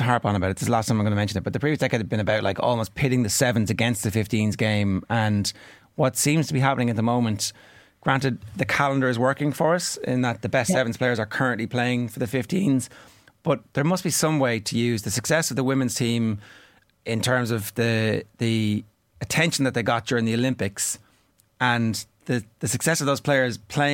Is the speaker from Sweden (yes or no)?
no; Ireland; We're Irish, of course.